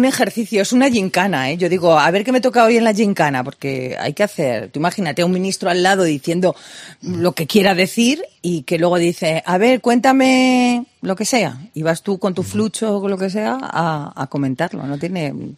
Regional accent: Madrid, Community of Madrid, Spain; soy del barrio del Pilar

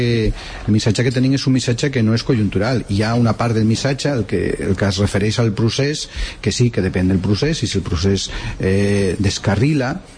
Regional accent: Catalonia, Spain; nosaltres com a catalans no demanem permís per ser espanyols

